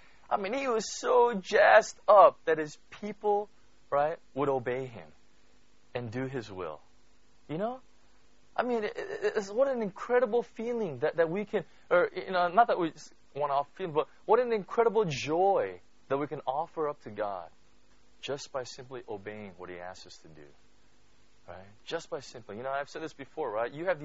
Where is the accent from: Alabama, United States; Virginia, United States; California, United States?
California, United States; we come from Southern California. So one of the huge things in Southern California